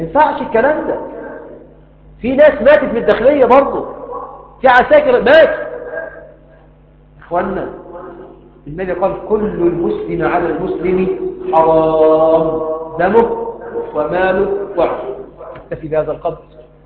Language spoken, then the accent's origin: Arabic; Egypt; بلدنا مصر